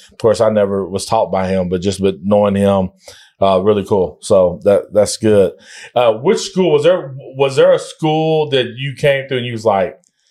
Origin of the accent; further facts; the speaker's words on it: Guthrie, Oklahoma, United States; when I grew up in Guthrie, we would do like bikes.